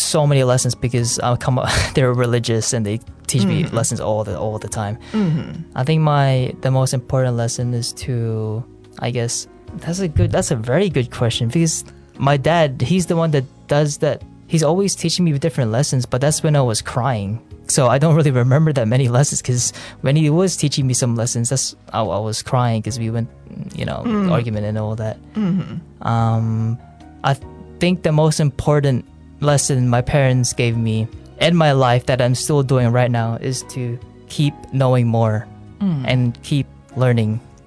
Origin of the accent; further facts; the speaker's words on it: New Zealand; accent: Kiwi; My accent was very, very Kiwi. It was very similar to I think closer to a Kiwi / Maori accent.